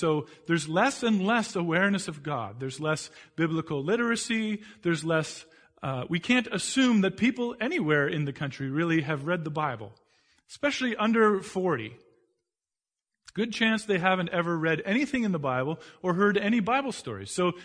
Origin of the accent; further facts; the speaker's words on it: Canada; No, I'm Canadian. I don't have an accent.